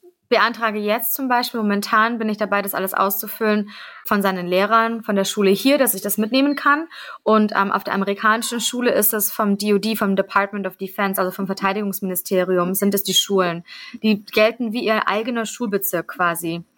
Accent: Ulm, Baden-Württemberg, Germany; Ich komme ja ursprünglich aus Ulm, aus dem Schwabeländle.

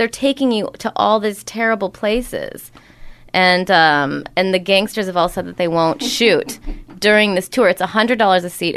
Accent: Rockford, Illinois, United States; I grew up in Illinois.

